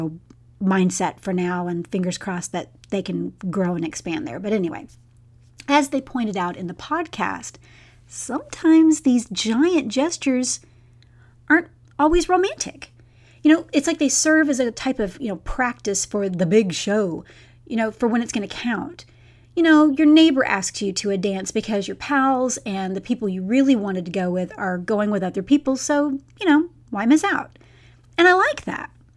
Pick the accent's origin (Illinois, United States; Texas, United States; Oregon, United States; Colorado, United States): Texas, United States; So growing up in Texas like I did, you know, this whole concept of the big ask was completely new to me.